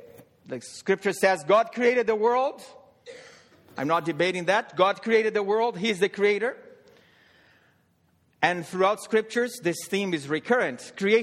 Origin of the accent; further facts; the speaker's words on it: Canada; I think we Canadians, I can say I'm Canadian as well. I am, to some extent, even though I haven't lost all of my Latin American identity.